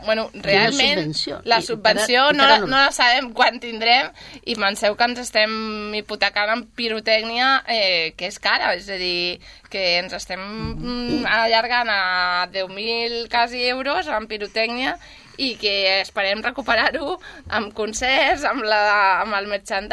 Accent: Sabadell, Catalonia, Spain; som de Sabadell

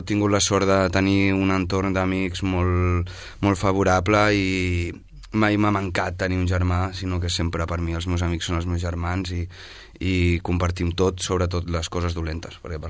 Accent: Sabadell, Catalonia, Spain; also born or lived in Barcelona; Jo vaig néixer a Barcelona, però tota la vida he viscut aquí a Sabadell. Primer al barri de la Creu Alta, després al centre.

